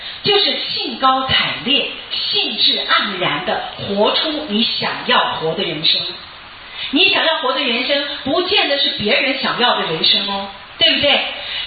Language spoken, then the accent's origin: Chinese; China; 我们中国人很喜欢探病人家隐私